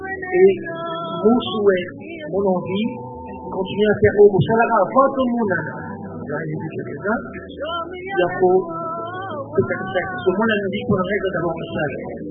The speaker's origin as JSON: {"language": "French", "country": "DR Congo", "said": "je suis congolais"}